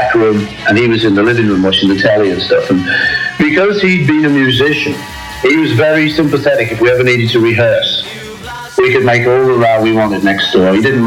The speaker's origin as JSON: {"language": "English", "town": "Toxteth", "region": "North West England", "country": "United Kingdom", "tie": "born or raised there", "said": "because it was my hometown, I talked to a lot of lads that I'd known and stuff from the area, which is now called Toxteth. It used to be called the Dingle."}